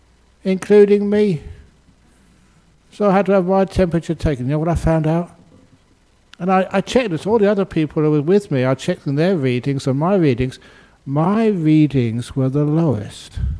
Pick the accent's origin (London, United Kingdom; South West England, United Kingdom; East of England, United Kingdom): London, United Kingdom; I grew up in London.